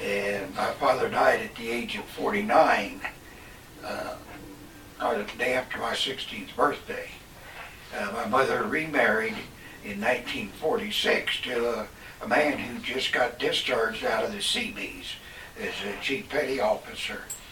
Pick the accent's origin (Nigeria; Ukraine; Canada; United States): United States; Nebraska; I was born and raised in Nebraska, and I was too young to go into World War II.